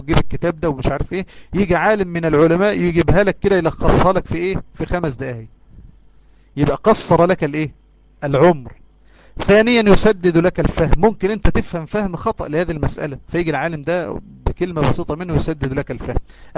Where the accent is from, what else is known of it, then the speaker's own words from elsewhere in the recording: Mit Assas, Gharbia, Egypt; قريتي اسمها ميت عساس، تتبع مركز سمنود محافظة الغربية، إحنا جيران الشيخ مصطفى العدو، يعني في الوسط بين سمنود كده والمنيا والمنصورة.